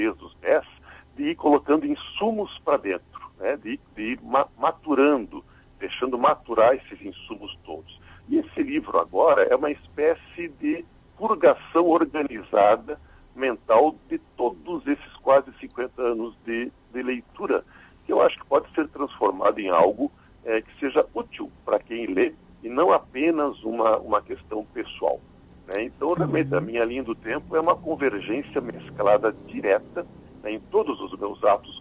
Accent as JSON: {"language": "Portuguese", "town": "Ijuí", "region": "Rio Grande do Sul", "country": "Brazil", "tie": "born there", "said": "O meu berço, no meu quarto, em casa, lá em Juí, onde eu nasci, ficava na sala onde estava a estante de livros."}